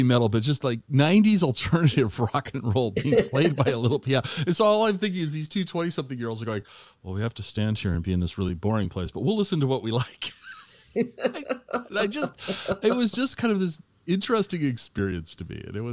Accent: Tacoma, Washington, United States; moved away as an adult; I grew up in Tacoma, and I left Tacoma in 1980 to go to college

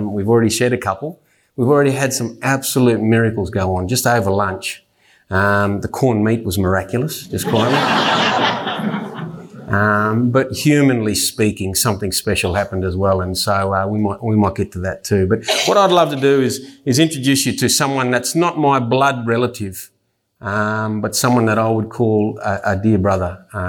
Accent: Collarenebri, New South Wales, Australia; I'm originally from down, as I said, if you heard in the main thing, I was born in Moree but raised in a much smaller town called Collarenebri.

